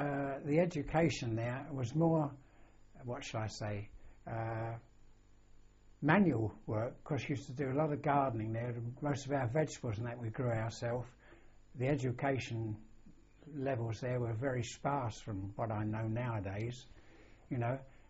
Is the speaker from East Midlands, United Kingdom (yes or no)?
no; Walworth, London, United Kingdom; born there; Well, I was born in London, in South East London, in Walworth, actually. 24th of February, 1924.